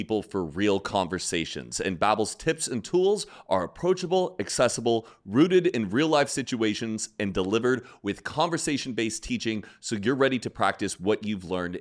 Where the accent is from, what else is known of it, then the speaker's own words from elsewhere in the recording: California, United States; I'm a Californian. We live in Los Angeles.